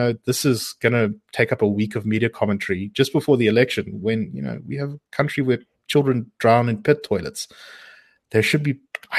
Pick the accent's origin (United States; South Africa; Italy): South Africa; And I also have quite a lot of affection for it as a South African myself.